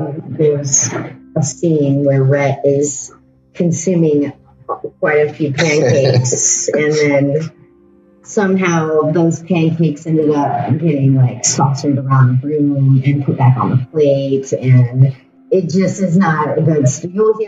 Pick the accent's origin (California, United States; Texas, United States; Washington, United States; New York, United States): Texas, United States; But growing up in Texas, there is no way in hell I was going to say anything to my family members about that.